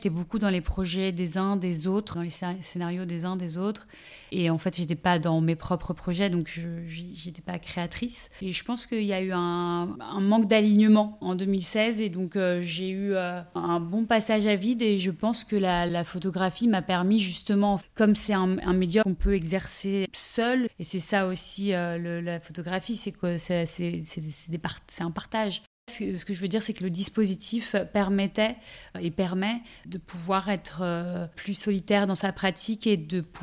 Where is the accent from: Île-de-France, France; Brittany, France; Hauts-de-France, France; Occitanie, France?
Île-de-France, France; Paris; Je suis née à Paris, même si je me sens en Corse, c'est des racines qui sont très importantes. Et j'ai évolué à Paris